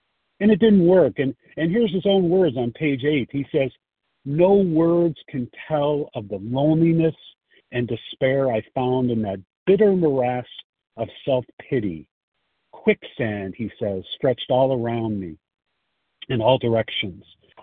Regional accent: Chicago, Illinois, United States; I'm from Chicago

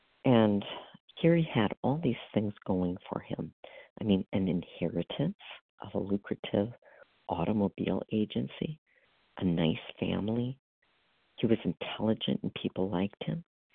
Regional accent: Wisconsin, United States; I'm from Wisconsin.

